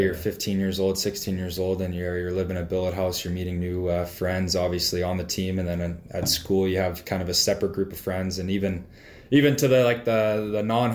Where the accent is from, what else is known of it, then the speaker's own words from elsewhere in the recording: Pittsburgh, Pennsylvania, United States; now in Windsor, Canada; yeah, I'm from Pittsburgh, but Windsor became my adopted home pretty quickly.